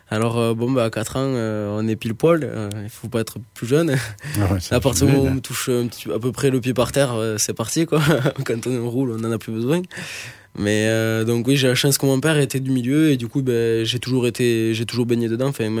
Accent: Villefranche-de-Rouergue, Occitanie, France; also born or lived in Rodez; Je suis né à Rodez, pour raconter un petit peu, je suis né prématuré, donc à 6 mois. Donc, ma mère a dû me faire naître à Rodez plutôt qu'à Villefranche. Pourtant, je suis toujours de, j'ai toujours été de Villefranche.

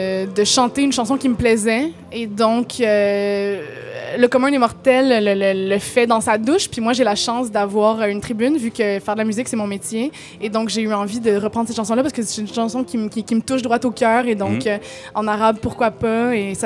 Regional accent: Montreal, Quebec, Canada; born there; Non, je suis née à Montréal.

